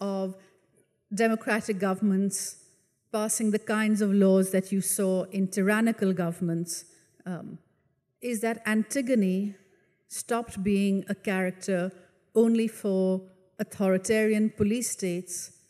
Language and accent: English; Pakistan; I grew up in Pakistan in a military dictatorship.